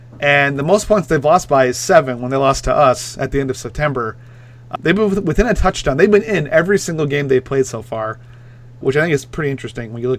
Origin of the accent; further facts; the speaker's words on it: Minnesota, United States; for those of you who don't know, Ann and I grew up in Minnesota, and being Packer fans in Minnesota can be at times a harrowing experience for a young child